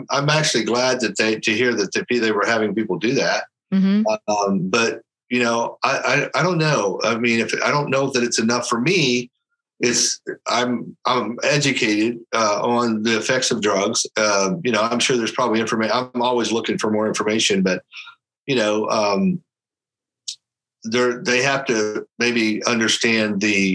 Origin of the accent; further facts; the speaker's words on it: Oklahoma, United States; I'm in Oklahoma. I'm from Oklahoma originally, and they just legalized it there. And it's the same. It's like the little town I grew up in is like a store on every corner.